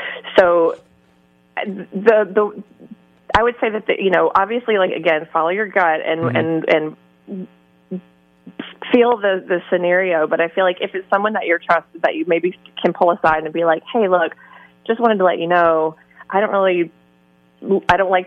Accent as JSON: {"language": "English", "region": "Mississippi", "country": "United States", "said": "I'm from the South, I'm from Mississippi, and whenever I'm home, that sort of behavior is a lot stronger than when I'm up here."}